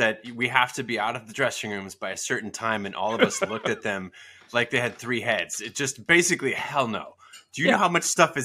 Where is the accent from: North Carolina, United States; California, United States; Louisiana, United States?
California, United States; I was born in the bicentennial year of 1976. I grew up in Northern California.